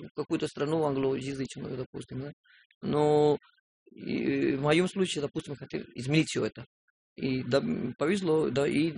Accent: Peru; now in Russia; если, допустим, я решил уехать из Перу, чтобы учиться в России

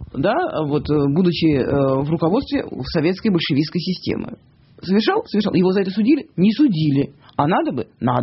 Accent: Saint Petersburg, Russia; Мой родной город, да. Вот. Родилась в Ленинграде.

